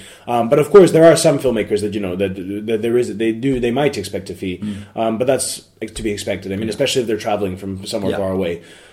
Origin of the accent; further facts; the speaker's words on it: Belgrade, Serbia; English is a second language; So and I was growing up in Belgrade, and then we had also the country was still, I mean, it was still connected to Serbia and Montenegro